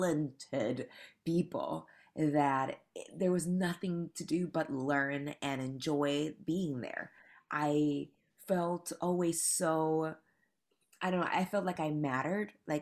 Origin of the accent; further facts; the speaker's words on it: Panama; now in New York City, United States; I moved to New York City 8 years ago from Panama. I'm from Panama.